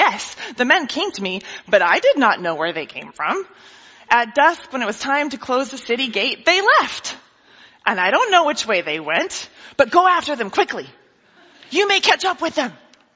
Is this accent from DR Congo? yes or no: yes; DR Congo; Now, maybe it was growing up in the Congo or my personal ineptitude with sports.